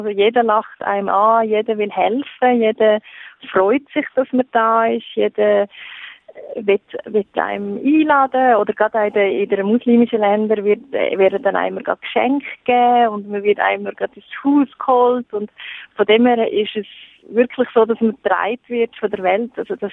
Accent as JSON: {"language": "German", "country": "Switzerland", "said": "dass wir als Schweizer oder ich denke allgemein in Europa lernen, dass Lügen ganz, ganz schlimm ist"}